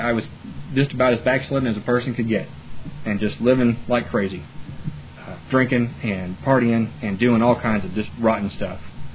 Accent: Kentucky, United States; Okay, now I'm not up from Texas, so I don't quite understand the Oklahoma-Texas thing, but I am from Kentucky, and we sure don't like Tennessee.

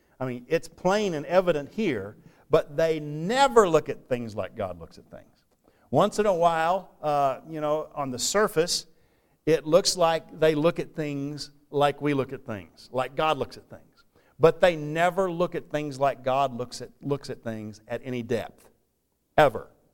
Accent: Texas, United States; as far as I know, my forebears didn't even own slaves, and I'm from Texas.

